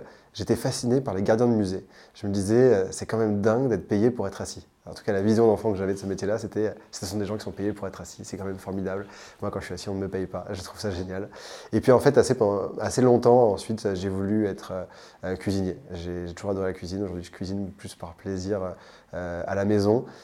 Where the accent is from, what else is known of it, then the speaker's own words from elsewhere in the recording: Lyon, Auvergne-Rhône-Alpes, France; also born or lived in Alsace; j'ai grandi à Lyon. Je me considère plus comme lyonnais qu'alsacien d'ailleurs. J'ai passé toute ma vie dans la campagne lyonnaise et puis ensuite, en grandissant, je me suis rapproché de la ville. Je suis passé par Grenoble rapidement. Et puis aujourd'hui, je vis toujours à Lyon